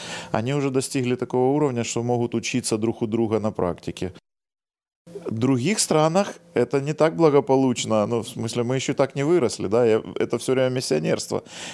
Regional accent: Kyiv, Ukraine; я был из Киева.

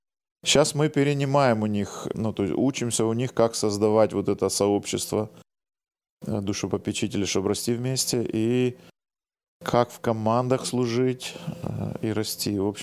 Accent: Kyiv, Ukraine; я был из Киева.

